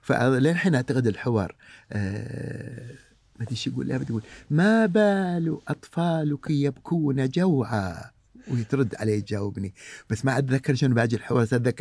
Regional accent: Kuwait; هو اول مطرب رجالي يدش مجتمع النساء عندنا بالكويت

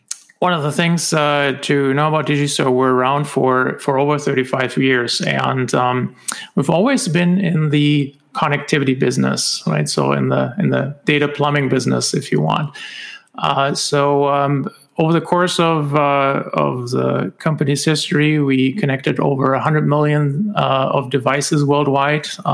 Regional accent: Germany; now in United States; So I'm originally from Germany. I live in the States now for over two decades now.

